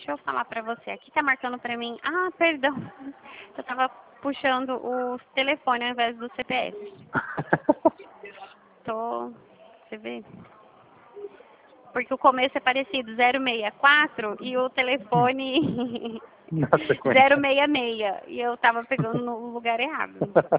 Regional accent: Dracena, São Paulo, Brazil; Eu sou de Dracena, no interior de São Paulo.

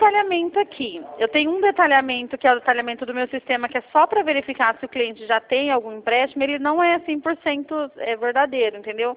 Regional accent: Campinas, São Paulo, Brazil; Eu sou de Campinas, São Paulo.

